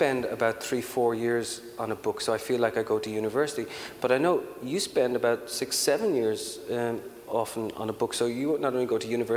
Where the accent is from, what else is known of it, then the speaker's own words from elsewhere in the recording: Ireland; first of all, I'm Irish, I can't dance, right?